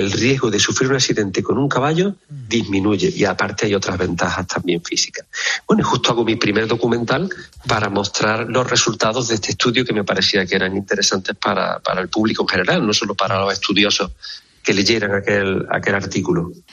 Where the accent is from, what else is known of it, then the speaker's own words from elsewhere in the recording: Bujalance, Andalusia, Spain; cuando yo estudiaba las avutardas en mi pueblo, en Bujalance, me decían los mayores que a lomos de un caballo esos animales se asustarían menos de mí.